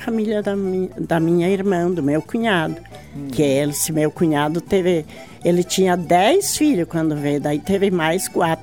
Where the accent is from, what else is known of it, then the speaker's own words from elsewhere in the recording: Meleiro, Santa Catarina, Brazil; born there; Eu nasci em Nova Roma, no município de Meleiro.